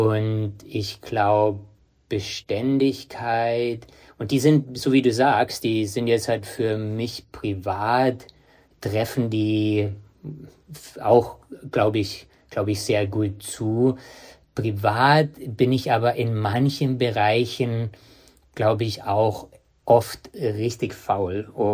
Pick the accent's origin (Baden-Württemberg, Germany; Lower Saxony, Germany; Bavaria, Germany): Bavaria, Germany; Munich; Und dann bin ich in München aufgewachsen